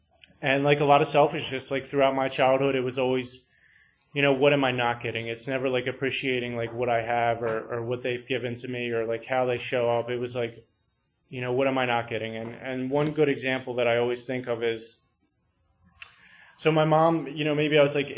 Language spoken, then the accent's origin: English; Wallingford, Pennsylvania, United States; And so I grew up in Wallingford, Pennsylvania, which is right by Media. I always say I'm from Media because no one ever heard of Wallingford.